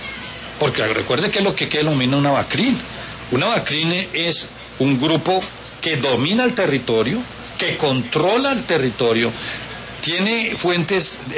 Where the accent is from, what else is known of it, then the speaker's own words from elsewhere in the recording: Líbano, Tolima, Colombia; En el Líbano, por ejemplo, en mi tierra, hay una explotación y hay graves cuestionamientos.